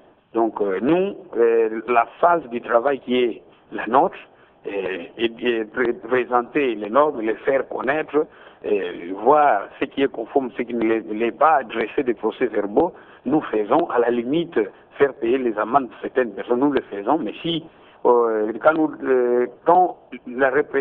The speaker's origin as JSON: {"language": "French", "region": "Kongo Central", "country": "DR Congo", "said": "Et pour le moment, chez nous, au Bas-Congo, nous avons le privilège de disposer du mini-laboratoire."}